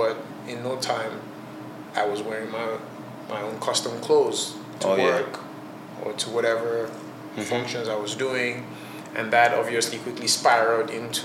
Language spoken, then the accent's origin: English; Lagos, Nigeria; moved away as an adult; now in Canada; I'm Nigerian. I'm from Lagos State.